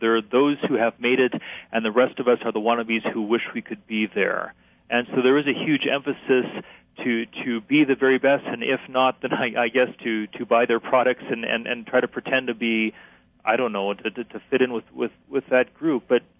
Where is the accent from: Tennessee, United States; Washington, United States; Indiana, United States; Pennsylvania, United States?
Washington, United States; Seattle; But then again, I grew up in Seattle, so it was the Seahawks and Mariners.